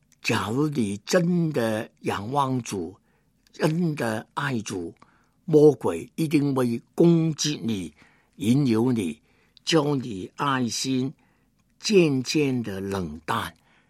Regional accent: China; 作为一个中国人，活在中国当中

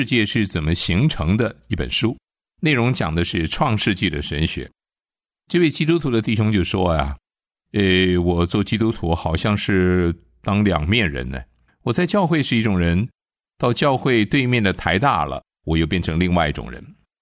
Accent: China; 我们中国人说的人之初性本善的观念

